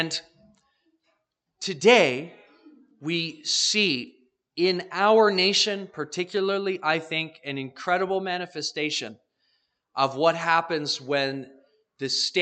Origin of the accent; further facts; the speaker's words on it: Canada; We as Canadian people have become far more and more and more reliant on the state to take care of us, to govern matters of life.